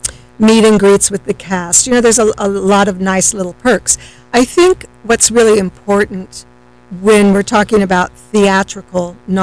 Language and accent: English; Austin, Texas, United States; born there; also born or lived in Florida; That's how we came to Florida, was we were at Homestead Air Force Base. I was born in Austin.